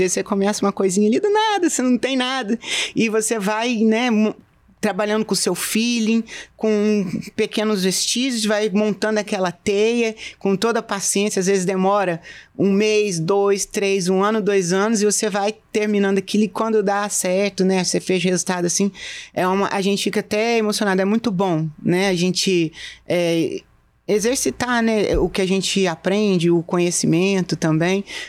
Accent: Presidente Prudente, São Paulo, Brazil; born there; eu sou nascida em Presidente Prudente, interior de São Paulo. E formei lá, inclusive, né, na universidade.

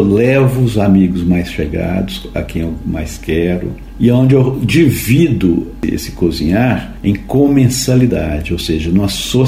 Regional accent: Minas Gerais, Brazil; Não apenas nós, os mineiros, reconhecemos a nossa comida

